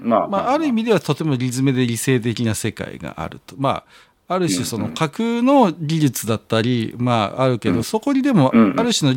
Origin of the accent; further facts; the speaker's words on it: Tohoku, Japan; accent: Tohoku; 若干私もイントネーションは東北のイントネーション出ますけど